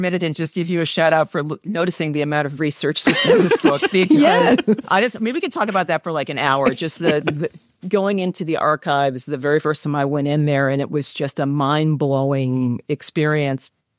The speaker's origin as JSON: {"language": "English", "town": "Detroit", "region": "Michigan", "country": "United States", "tie": "born or raised there", "said": "And then I had another foot in the city of Detroit growing up around Black doctors and Black lawyers and school administrators and nurses."}